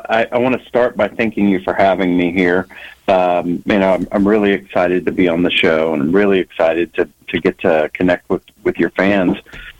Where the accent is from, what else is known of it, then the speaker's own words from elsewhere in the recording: Texas City, Texas, United States; I grew up down in Texas City, which is south of Houston.